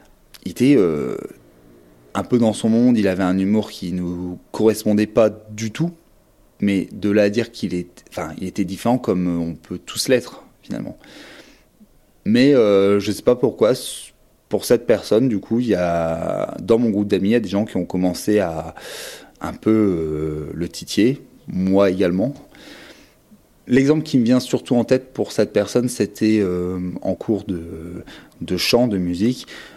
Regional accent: Hauts-de-France, France; now in Grand Est, France; j'ai 28 ans et j'habite dans la région Grand Est, en Meurthe-et-Moselle. Alors, moi j'ai grandi dans le Pas-de-Calais, dans une famille, ma foi, je dirais pas favorisée, mais j'ai jamais manqué de rien.

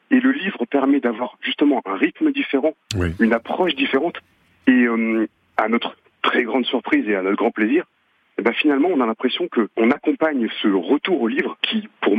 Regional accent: Strasbourg, Grand Est, France; avec la ville de Strasbourg, parce qu'on est strasbourgeois.

